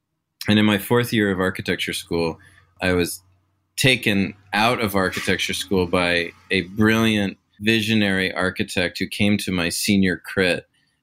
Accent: Pacific Northwest, United States; Yeah, so I'm from the great Pacific Northwest. And when you're from here, it's hard to ever leave because it's really, in many ways, heaven on earth.

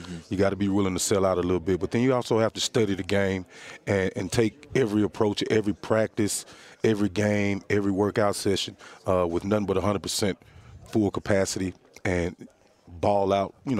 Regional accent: Tennessee, United States; I am born and raised in Tennessee, so my love for the university is a little different

